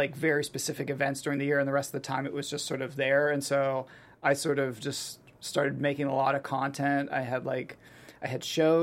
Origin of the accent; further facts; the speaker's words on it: Pittsburgh, Pennsylvania, United States; I grew up in Pittsburgh, so like everyone, a lot of my friends that were into film were very big